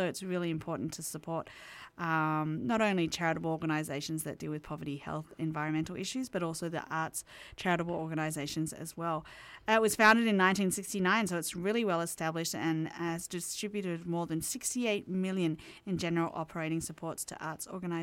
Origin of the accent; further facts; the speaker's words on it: Australia; He's currently touring my home country, Australia, and I'm sure his sound is being very well appreciated down there.